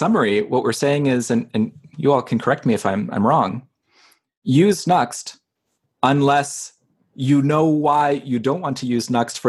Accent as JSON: {"language": "English", "country": "Belgium", "tie": "born or raised there", "said": "I mean, I grew up in Belgium, so yeah, exactly."}